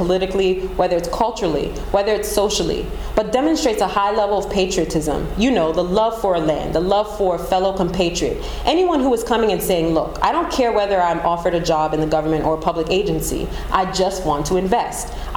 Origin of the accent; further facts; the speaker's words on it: Liberia; I'm from Liberia, my root is from Liberia